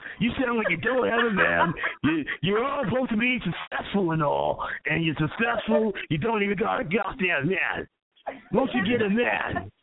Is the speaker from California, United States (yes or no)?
no; Alabama, United States; I'm not no damn tart, man. I'm from Alabama.